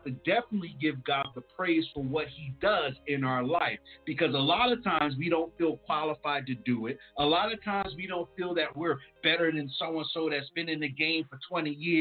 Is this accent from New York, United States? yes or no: no; New Jersey, United States; I'm from Jersey too, and that's something that we have. We have that undying fight. And that's just something that is a Jersey thing